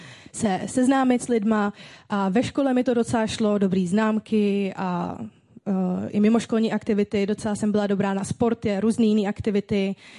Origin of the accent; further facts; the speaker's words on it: Ústí nad Labem, Ústí nad Labem Region, Czechia; já jsem vyrostla v Ústí nad Labem, žiju tady celý život, vyrostla jsem v nevěřící rodině